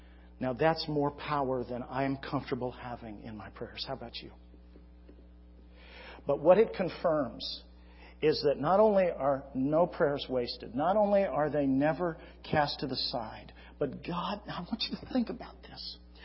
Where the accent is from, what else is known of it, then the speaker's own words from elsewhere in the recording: California, United States; You know, I grew up in California, so to me, incense smells good.